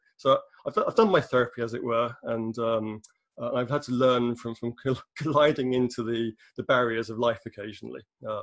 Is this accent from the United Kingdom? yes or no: yes; London, United Kingdom; So I come from I'm British, in case you haven't noticed. I grew up in West London.